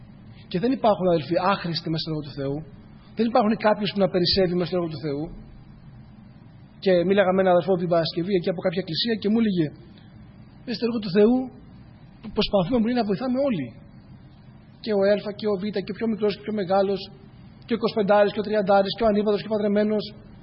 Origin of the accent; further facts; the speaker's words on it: Loutsa, Attica, Greece; μου λέει, από πού είσαι, του λέω από τη Λούτσα